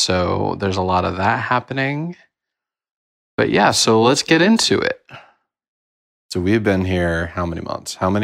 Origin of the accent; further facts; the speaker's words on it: Indiana, United States; So I've experienced it several times because I grew up in Indiana